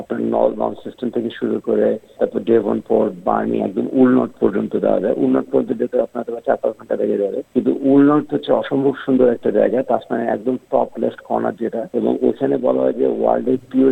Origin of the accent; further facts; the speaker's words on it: Bangladesh; তো ঈদ মেলাতে আর কি আমরা বাংলাদেশি বিভিন্ন ফ্যামিলি ওখানে আসবে